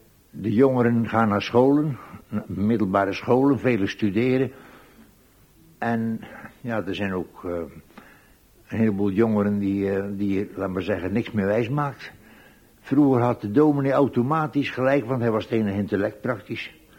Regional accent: Tholen, Zeeland, Netherlands; ik ben een Zeeuw, dat weet u, ik kom van Thailand-Tolen, je kwam niet verder dan je dorp.

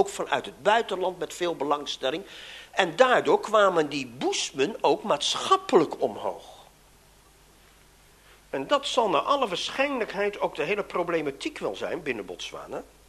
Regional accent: Holland, Netherlands; En dat is voor ons als Hollanders soms ook nog in ons eigen dialect.

